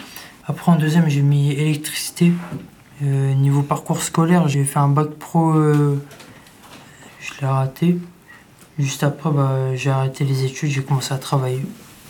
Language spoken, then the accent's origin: French; Rouen, Normandy, France; born there; now in Saint-Étienne-du-Rouvray, France; j'ai 20 ans, je vis à Saint-Étienne-Jouvray. Je suis né à Rouen.